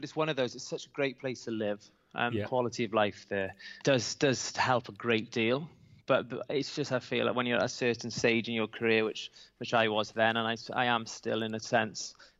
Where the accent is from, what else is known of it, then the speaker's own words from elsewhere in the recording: Wales, United Kingdom; born and raised in South Wales, so I went to Swansea University.